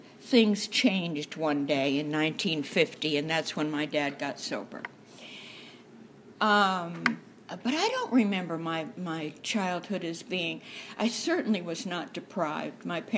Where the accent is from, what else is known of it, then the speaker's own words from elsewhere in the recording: Pawtucket, Rhode Island, United States; And I grew up in Pawtucket, Rhode Island.